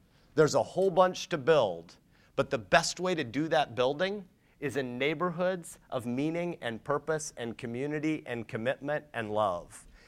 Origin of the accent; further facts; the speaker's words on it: United States; I'm an American like you.